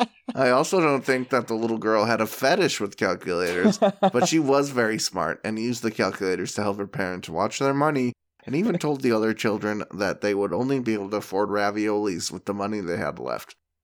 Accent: United States; As an American boy, I always pictured or heard Germany as a place where you could just show the boobies on the TV.

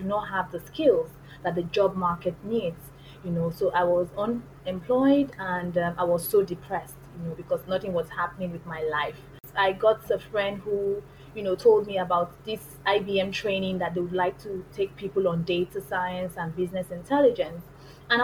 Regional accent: Lagos, Nigeria; So first things first, I'm from Lagos, Nigeria in West Africa.

